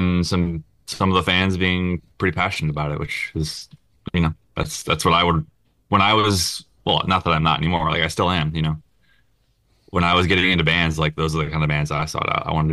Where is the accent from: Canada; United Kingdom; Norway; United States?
United States; Wisconsin; You know, I grew up in Wisconsin, but my dad, my mom, my parents met in Minneapolis.